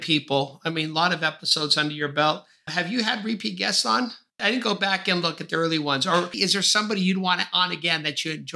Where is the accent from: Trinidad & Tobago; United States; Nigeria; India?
United States; California; I'm just constantly learning new things about my home state, about California